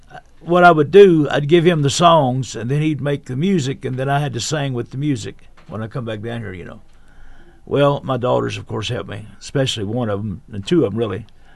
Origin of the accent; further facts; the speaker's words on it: Louisville, Kentucky, United States; I was raised in Louisville with his wife.